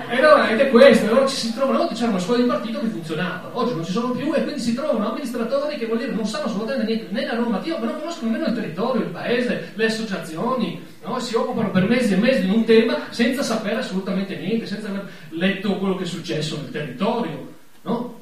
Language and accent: Italian; Casarsa, Friuli-Venezia Giulia, Italy; Io quando vado fuori di Casarsa, io dico sono di Casarsa, mi dicono no, tu sei di San Juan, praticamente, ma, quindi perché sono dall'altra parte, no? Di Runcis addirittura